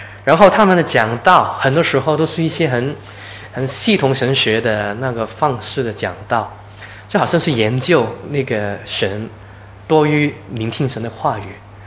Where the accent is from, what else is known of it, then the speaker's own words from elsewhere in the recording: Hong Kong; 我是从香港来的